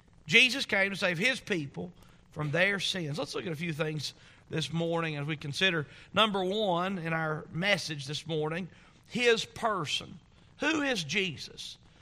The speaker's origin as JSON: {"language": "English", "region": "Virginia", "country": "United States", "tie": "born or raised there", "said": "when you're born and raised in Southwest Virginia, there are a number of things out there in this foreign world that you're not exposed"}